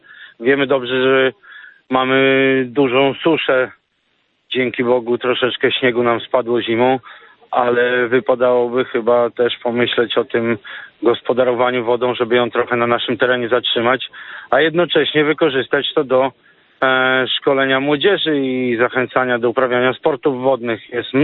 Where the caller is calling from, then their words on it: eastern Poland, Poland; ze wschodniej Polski. Pochodzę ze wschodniej Polski, ale mieszkam już długo na wybrzeżu.